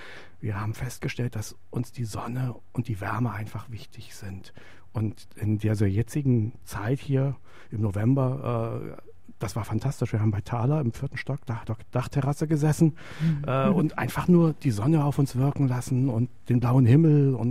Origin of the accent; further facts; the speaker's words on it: Hamburg, Germany; In Hamburg, wo ich herkomme, kann ich Ihnen das runterbeten.